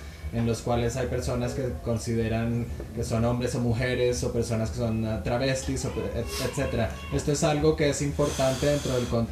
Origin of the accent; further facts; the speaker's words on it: Norway; yo vengo de Noruega